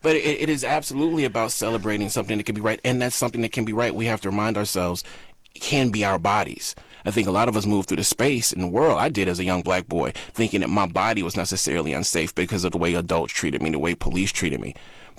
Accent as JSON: {"language": "English", "region": "Mississippi", "country": "United States", "tie": "born or raised there", "said": "growing up in Mississippi, you know, my grandmother worked in a chicken plant factory. She grew up in 1929. She knew segregation in ways I would never knew. She knew unsafety. And I grew up in the 80s and 90s"}